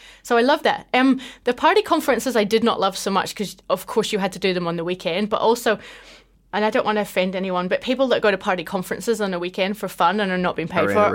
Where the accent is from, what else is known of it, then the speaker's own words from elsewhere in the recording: Belfast, Northern Ireland, United Kingdom; I grew up just outside Belfast. And it was, I grew up in that time during the Troubles